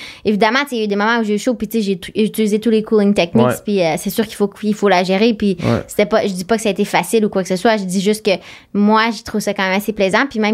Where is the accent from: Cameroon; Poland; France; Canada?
Canada; Quebec; j'ai grandi au Québec